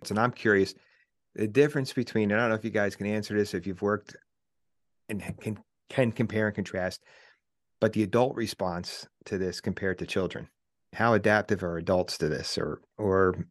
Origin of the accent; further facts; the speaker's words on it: New York, United States; I grew up outside of New York City. I associate the outdoors with going up to the Kittatinny Mountains or up the Catskills.